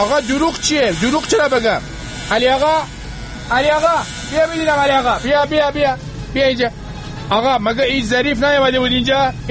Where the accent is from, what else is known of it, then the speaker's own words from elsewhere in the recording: Rasht, Gilan, Iran; منم آرایشگرم، منم رشتیم، منم سلمانی اینجا دارم